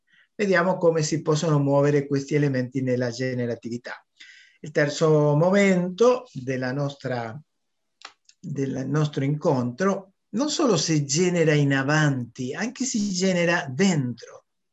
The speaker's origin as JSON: {"language": "Italian", "country": "Argentina", "second_language": "Italian", "said": "non sono italiano. Non so se lo abbiamo detto, che sono argentino"}